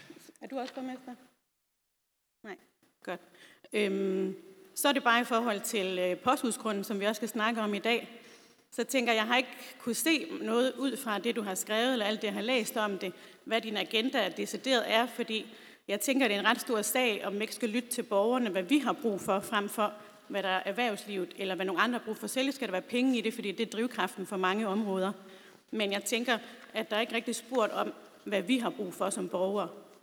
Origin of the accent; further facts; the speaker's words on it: Vejle, Region of Southern Denmark, Denmark; og jeg er født og opvokset i Vejle.